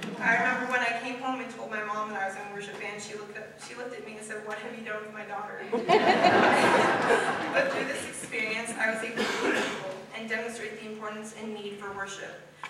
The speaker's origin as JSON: {"language": "English", "town": "Westside", "country": "United States", "tie": "born or raised there", "said": "Growing up outside of Westside, fear was the determining factor for everything I did."}